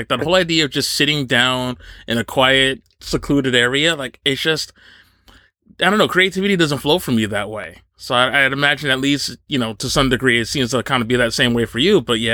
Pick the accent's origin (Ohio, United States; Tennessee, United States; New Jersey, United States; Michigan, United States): New Jersey, United States; I grew up in Northeast New Jersey and you're a New York guy.